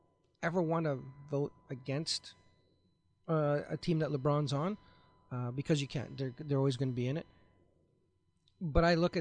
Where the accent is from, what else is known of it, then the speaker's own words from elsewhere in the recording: Canada; we're Canadian here, so we tend not to like athletes that are arrogant.